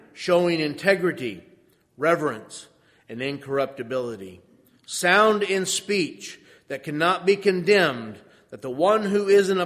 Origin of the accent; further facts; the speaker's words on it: Kentucky, United States; accent: Kentucky; That wasn't my learned Kentucky accent coming out when I said fellowship.